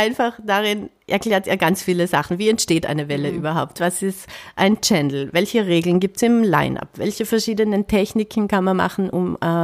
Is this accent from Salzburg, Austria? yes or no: yes; Salzburg, Austria; das spielt in Kaprunzel am See, da wo ich ja her bin aus der Gegend.